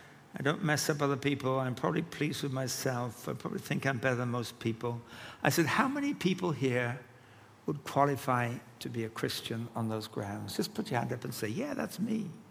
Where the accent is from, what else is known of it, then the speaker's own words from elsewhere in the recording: England, United Kingdom; You know I come from England. That may or may not be a good thing. You know I'm a Christian.